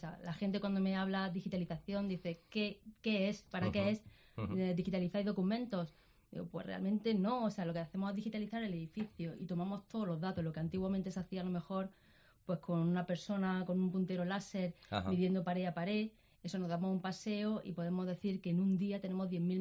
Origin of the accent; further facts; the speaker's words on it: Granada, Andalusia, Spain; also born or lived in Netherlands; Yo soy de Granada, yo me he criado aquí, mi familia aquí, yo he estado en la Universidad de Granada, licenciada uh-huh. en Derecho